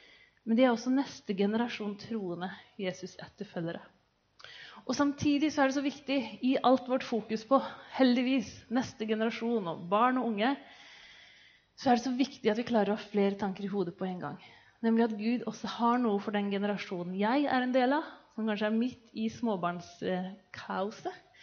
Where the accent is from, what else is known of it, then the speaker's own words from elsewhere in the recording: Kristiansand, Agder, Norway; accent: Hannevikåsen dialect; for jeg kommer fra Hannevikåsen. Jeg har den veldig særegne Hannevikåsen-dialekten, som dere hører. Men altså kristiansander, og har gått på Oksvik videregående, og brukt mye ungdomstiden min på Flekkerøya, faktisk.